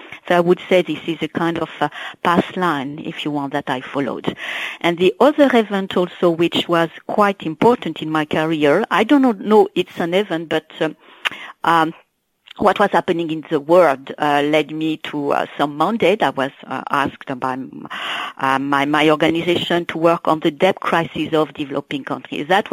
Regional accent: France; including in schools in my home country in France

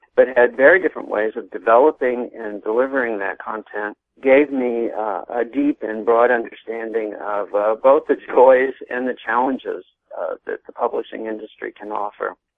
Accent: Illinois, United States; Well, I grew up in Illinois, where my family's business was printing

